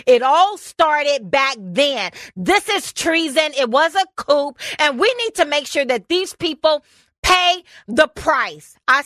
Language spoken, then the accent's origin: English; United States; Bear with me, y'all. I'm American.